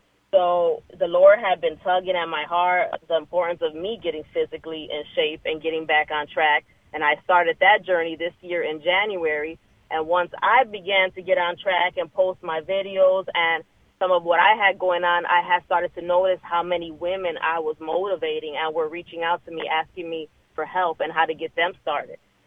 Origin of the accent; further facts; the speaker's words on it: Chicago, Illinois, United States; So I'm from Chicago, Illinois.